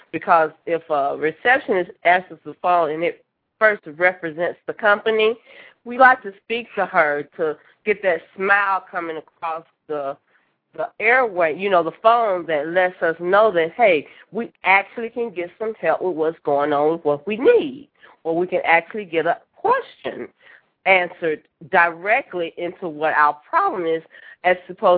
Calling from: Cleveland, Ohio, United States; I'm calling from Cleveland, Ohio.

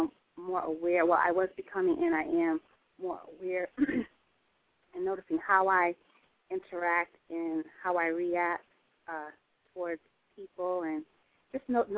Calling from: Atlanta, Georgia, United States; I'm from Atlanta, Georgia.

